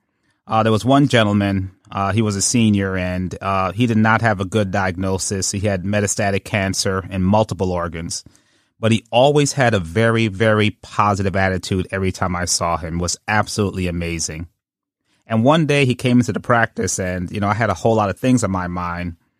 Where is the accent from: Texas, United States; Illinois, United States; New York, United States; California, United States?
New York, United States; Brooklyn; But I grew up in Brooklyn, and my perspective on weapons is a little bit different